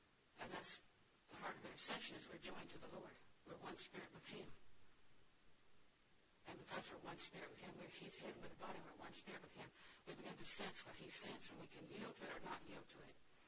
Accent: Auburndale, Florida, United States; I was raised in Auburndale

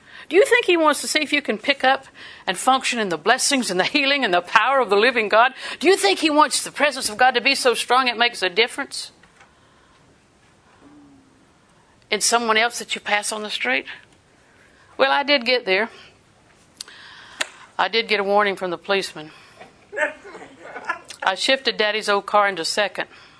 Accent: Auburndale, Florida, United States; Polk County, stick shift. I'm from Auburndale.

